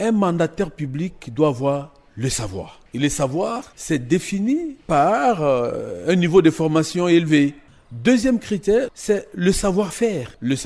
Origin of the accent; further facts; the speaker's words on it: DR Congo; Et le regard que nous avons eu en tant que Congolais de nos entreprises publiques a été un regard plus ou moins sceptique.